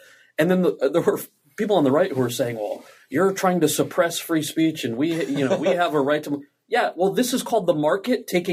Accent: New Jersey, United States; also born or lived in California; now in New York, United States; And then just, yeah, born and raised in Jersey and moved out to California to go to college and then, you know, moved back to New York a couple of years ago.

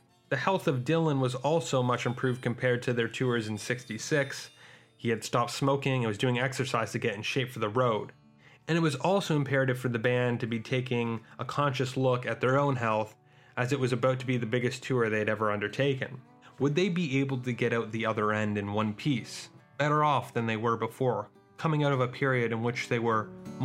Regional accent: Canada; Now, I'm a Canadian

